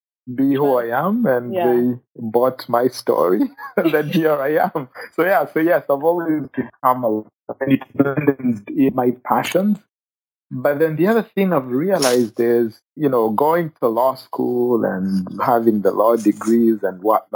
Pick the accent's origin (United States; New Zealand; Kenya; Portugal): Kenya; I grew up in Kenya. So I grew up as a refugee in Kenya.